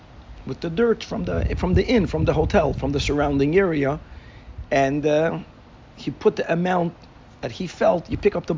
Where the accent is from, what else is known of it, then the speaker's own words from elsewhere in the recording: Brazil; Let me just on the side, just something cute, that I come from Brazil. In Brazil, it wasn't difficult to bribe.